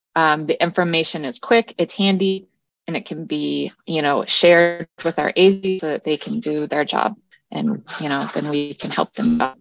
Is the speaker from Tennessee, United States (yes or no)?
no; California, United States; And because we're from California and everyone knew us, this was, like, probably a good pilot